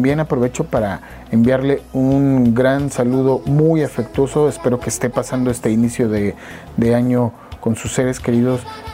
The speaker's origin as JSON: {"language": "Spanish", "town": "Puente de Ixtla", "region": "Morelos", "country": "Mexico", "said": "Jojutla de Juárez, Morelos, en el sur del estado, de donde somos oriundos. Yo aprovecho para decir, soy de Puente de Ixtla, Morelos"}